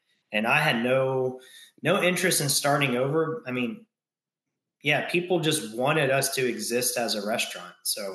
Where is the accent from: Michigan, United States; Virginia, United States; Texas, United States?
Texas, United States; Hemphill; I grew up in Hemphill and I graduated with, you know, 76 other people.